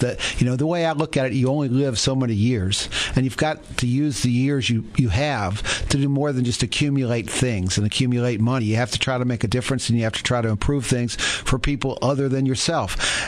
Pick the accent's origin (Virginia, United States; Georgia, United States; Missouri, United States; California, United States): Virginia, United States; Bath County; also born or lived in Richmond; I grew up in Bath County on my mother's father's farm in the eastern part of the county.